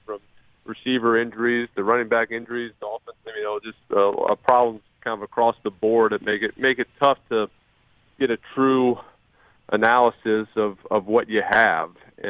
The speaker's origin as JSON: {"language": "English", "town": "New Orleans", "region": "Louisiana", "country": "United States", "tie": "born or raised there", "said": "Go to New Orleans."}